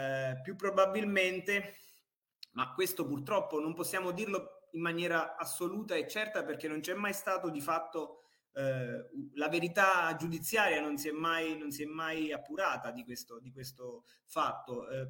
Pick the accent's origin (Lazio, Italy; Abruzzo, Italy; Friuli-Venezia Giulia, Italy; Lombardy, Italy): Abruzzo, Italy; Celano; si parla di Celano, il mio paese